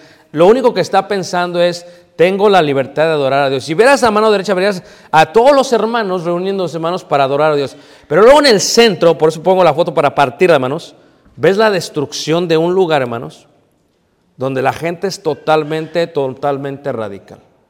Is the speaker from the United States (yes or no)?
yes; United States; Pero como estadounidense tienes que sacar el pasaporte, hermanos.